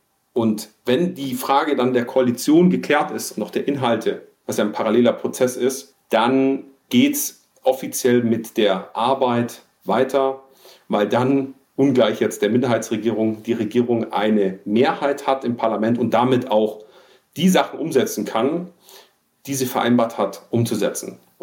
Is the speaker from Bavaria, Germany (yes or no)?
yes; Bavaria, Germany; born there; Ich bin ja gebürtiger Bayer